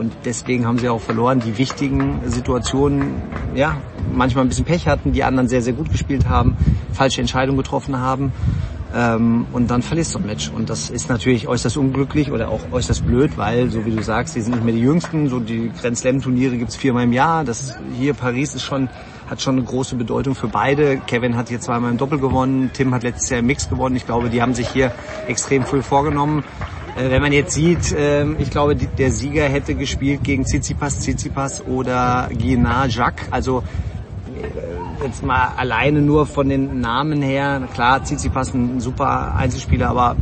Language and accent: German; Herdecke, North Rhine-Westphalia, Germany; born or raised there